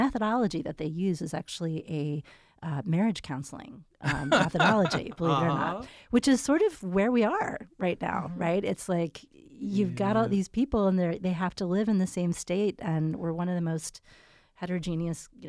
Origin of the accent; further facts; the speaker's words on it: Bloomsburg, Pennsylvania, United States; You know, growing up in Bloomsburg, we didn't even know, really, you know, the adults around us.